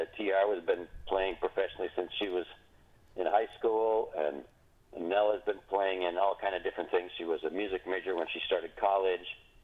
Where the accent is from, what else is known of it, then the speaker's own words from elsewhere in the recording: Neenah, Wisconsin, United States; I grew up in Neenah, Wisconsin.